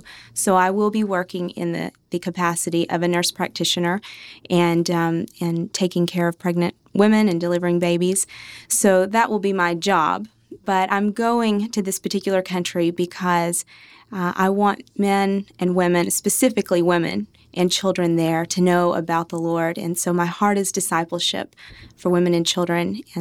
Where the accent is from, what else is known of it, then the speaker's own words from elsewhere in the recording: United States; And I, you know, as an American, I know how good life can be.